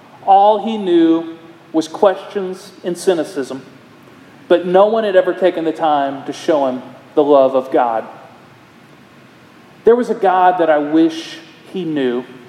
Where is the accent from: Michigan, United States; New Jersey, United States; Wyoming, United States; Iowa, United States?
Iowa, United States; We talked about the big world that he grew up in Dallas and the small world that I grew up in Iowa.